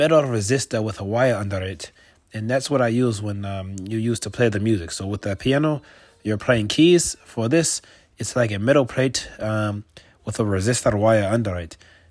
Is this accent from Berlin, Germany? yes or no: yes; Berlin, Germany; English is a second language; I'm from Berlin